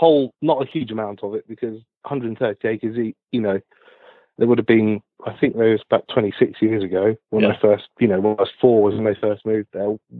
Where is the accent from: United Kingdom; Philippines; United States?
United Kingdom; East of England; I'm actually a Suffolk boy. And if anyone asks, I say I'm from Suffolk, but I've been adopted by Essex because of my new wife Zoe